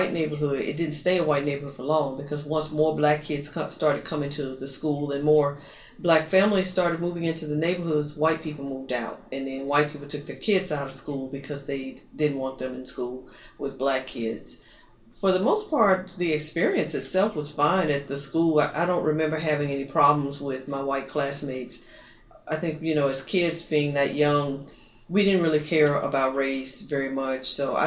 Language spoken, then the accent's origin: English; Memphis, Tennessee, United States; I grew up in Memphis, Tennessee, with my parents, my sister and brother. Our home life was, my parents were working class people. It was a working class community.